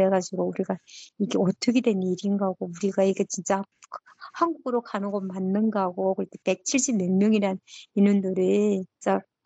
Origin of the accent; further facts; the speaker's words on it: North Korea; accent: North Korean dialect; now in South Korea; 저 면접하는 과정에 제가 북한 사투리가 나왔나 봐요.